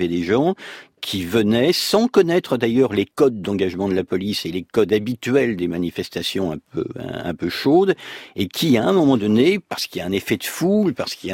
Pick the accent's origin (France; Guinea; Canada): France; Paris, Île-de-France; Alors écoutez, moi je suis parisien